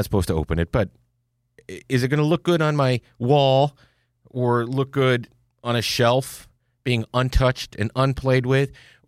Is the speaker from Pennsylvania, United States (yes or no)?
yes; Pennsylvania, United States; I'm from Pennsylvania originally. I kind of dig the Steelers.